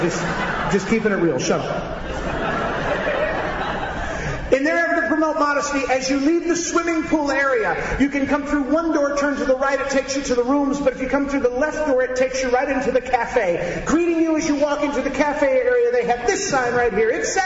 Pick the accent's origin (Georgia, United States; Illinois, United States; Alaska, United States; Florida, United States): Illinois, United States; Chicago; I'm from Chicago too, my friend.